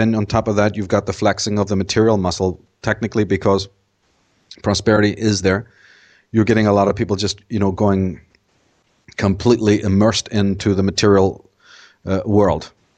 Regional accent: Belfast, Northern Ireland, United Kingdom; because I grew up in Ireland, or in Belfast during the days when it was very, very violent there.

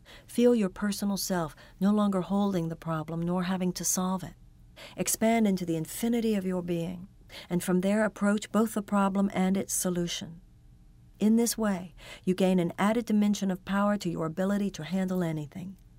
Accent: Texas, United States; When I was a child growing up in Texas, I used to witness the extraordinary sunsets that Texas skies are famous for.

